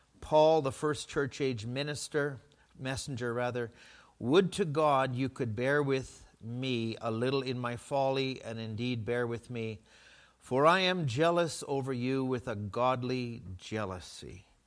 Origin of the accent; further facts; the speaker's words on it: Edmonton, Alberta, Canada; I'm from Edmonton. That's easy to remember. Canada.